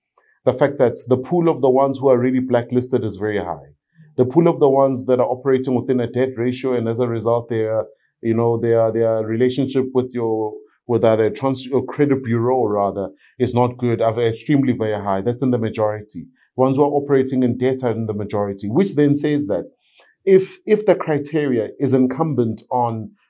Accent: Tembisa, Gauteng, South Africa; I remember in one of the communities that I grew up in Tembisa, it's still there today, but dilapidated

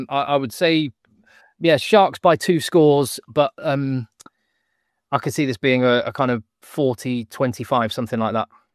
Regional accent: England, United Kingdom; I am an Englishman and a very proud Englishman

